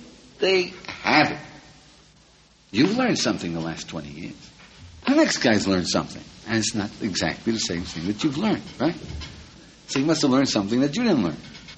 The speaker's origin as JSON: {"language": "English", "country": "United States", "said": "I'm an American. You know, I was brought up in Western civilization."}